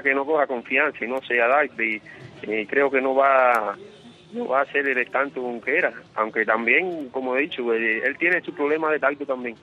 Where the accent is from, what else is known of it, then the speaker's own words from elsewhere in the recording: Cuba; yo soy fanático a los Yankees, como muchos cubanos.